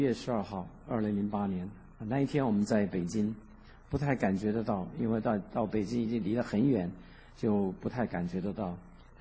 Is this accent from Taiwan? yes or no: yes; Taiwan; 我们从在台湾长大的就常常经历地震的不过没有这么大就是了。